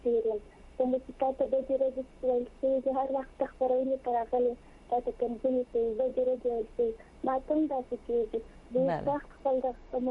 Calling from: Helmand, Afghanistan; زه په هلمند کې یم، هلمند کې

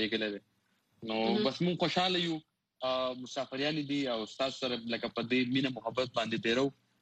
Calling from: Dubai, United Arab Emirates; زه د دوبۍ نه یم

